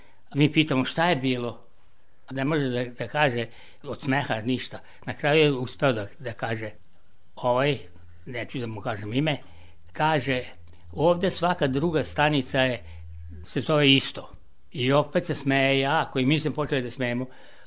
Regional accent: Novi Sad, Vojvodina, Serbia; Jedne strane je bila Salajka, s druge strane Podbara. Pa ja sam bio iz Podbare

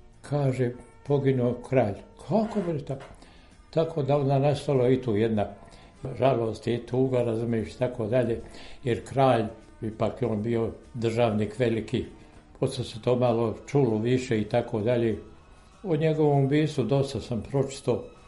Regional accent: Vrbovo, Zlatibor District, Serbia; 1929. 29. godine u selu Vrbovu, Skupština opštine Prijepolje. U Vrbovu sam odrastao kao dete i u Vrbovu sam završio osnovnu školu.

